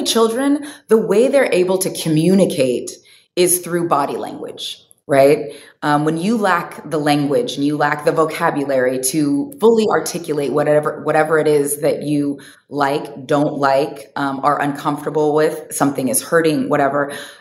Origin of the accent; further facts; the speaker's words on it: California, United States; in my community that I grew up in the Bay Area of, you know, California.